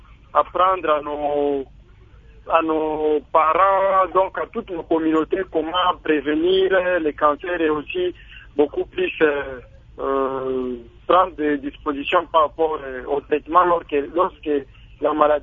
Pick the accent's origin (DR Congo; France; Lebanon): DR Congo; chez nous, en RDC